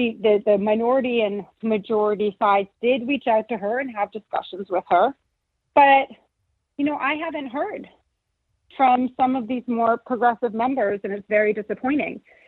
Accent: Framingham, Massachusetts, United States; I'm from Framingham, Massachusetts.

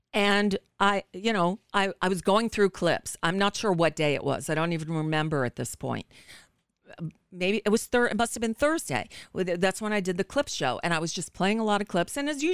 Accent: Bayside, New York, United States; when I was a kid, I lived in New York, right? I lived through sixth grade in Bayside, Queens, went to PS 169.

